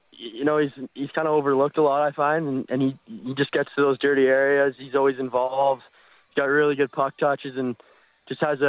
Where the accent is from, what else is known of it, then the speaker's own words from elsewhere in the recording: Canada; Obviously, I'm Canadian